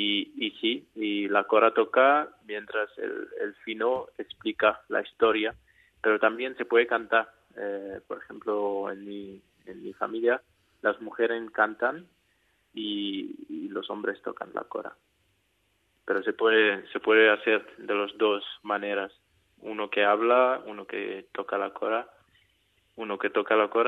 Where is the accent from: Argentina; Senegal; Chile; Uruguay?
Senegal; also born or lived in Gambia; Sí, nací en Gambia, pero crecí en Senegal. O sea, soy senegalés.